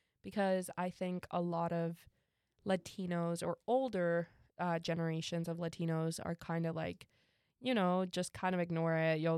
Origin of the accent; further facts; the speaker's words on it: Canada; growing up in Canada, there's more of a different culture regarding that.